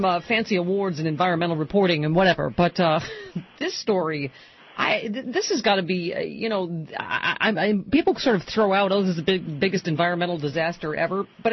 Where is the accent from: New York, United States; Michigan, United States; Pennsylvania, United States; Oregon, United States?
Pennsylvania, United States; Yeah, I grew up near Three Mile Island, Jim